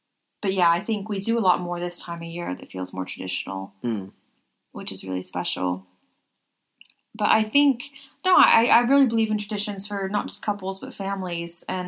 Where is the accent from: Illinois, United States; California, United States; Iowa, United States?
California, United States; also born or lived in Arizona; And also, growing up in California and Arizona, we didn't get much of an autumn, particularly in Arizona.